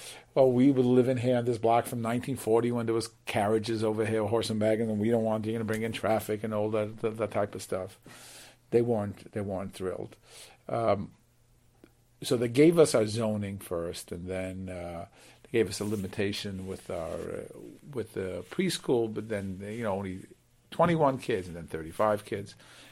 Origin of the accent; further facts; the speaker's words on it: Brooklyn, New York, United States; you know, I'm a guy from Brooklyn, I don't know.